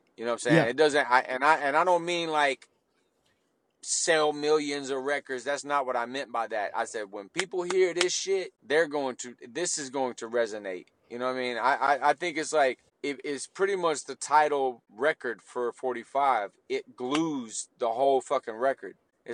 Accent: Gadsden, Alabama, United States; also born or lived in Antioch, United States; I grew up in Antioch, dog. Like, I grew up in Antioch and Gadsden, Alabama. Like, I'm country in a whole different way.

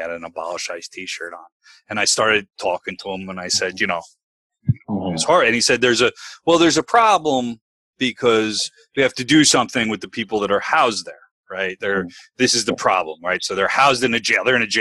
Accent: Avenel, New Jersey, United States; I'm from Avenel.

